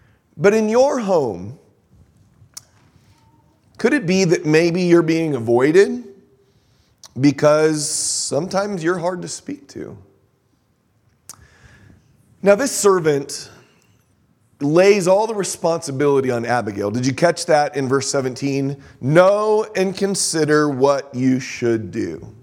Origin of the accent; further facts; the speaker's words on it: San Diego, California, United States; I grew up in San Diego, California. Everywhere I went in San Diego, there were people with their hands out.